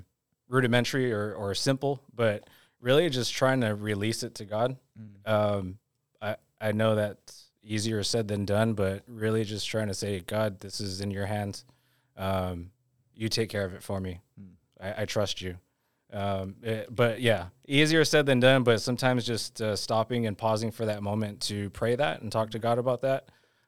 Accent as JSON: {"language": "English", "country": "Philippines", "said": "I'm Filipino"}